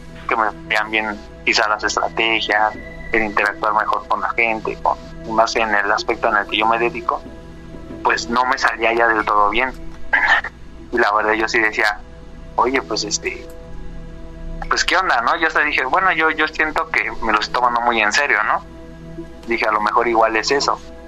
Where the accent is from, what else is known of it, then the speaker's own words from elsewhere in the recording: State of Mexico, Mexico; sí tengo, pues, familia, bueno, que de hecho ellos vienen de Veracruz. Uh-huh. Como te digo, yo crecí aquí en el Estado de México, ¿no? Pero mi familia es de Veracruz. Entonces, ya sabes, allá es como pueblo, rancho, todo eso.